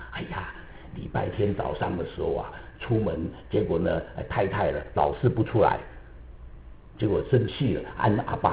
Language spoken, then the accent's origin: Chinese; China; 我们中国人最会了，拉关系走后门嘛，对不对？中国人最会了。